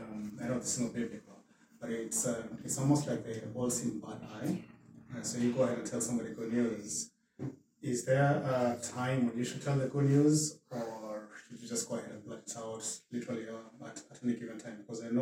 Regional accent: Kenya; So I'm from Kenya, right?

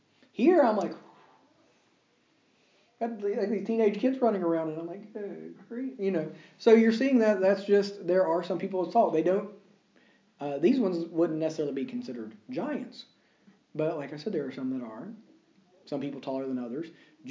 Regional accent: United States; It's like whenever I was growing up in the States, anytime that there was a extremely large, muscular, athletic type boy, you got all these farm boys and stuff where I'm from

